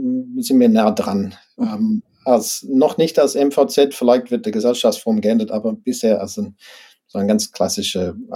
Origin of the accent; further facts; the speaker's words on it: Australia; German is a second language; moved away as an adult; now in Germany; Ich komme aus dem englischen Sprachraum, bin Australier und habe auch in Australien studiert. 1994 hat es mich nach Deutschland verschlagen